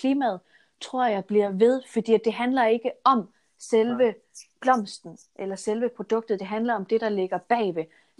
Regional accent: Region of Southern Denmark, Denmark; nu kommer jeg fra Sønderjylland af

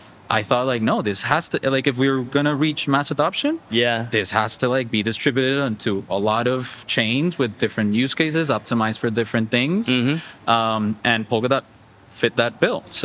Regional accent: Colombia; moved away as an adult; I'm originally from Colombia, but I moved to work in finance in New York.

